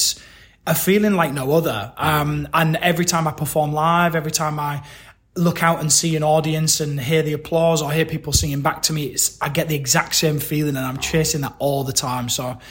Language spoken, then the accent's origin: English; Yorkshire and the Humber, United Kingdom; for somebody from the UK, I'm from Yorkshire, so for me, coming into Japan was so incredibly different from anything I'd ever experienced before